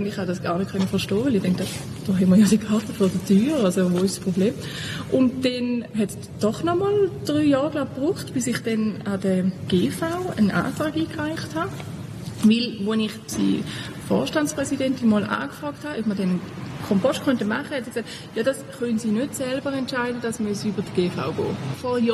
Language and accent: German; Thurgau, Switzerland; Ich komme nicht von Basel, was man ja mit dem Dialekt auch angehört. Und das heisst, ich komme aus dem Thurgau. Meine Mutter hat immer kompostiert, obwohl wir nicht jetzt ultraländlich aufgewachsen sind.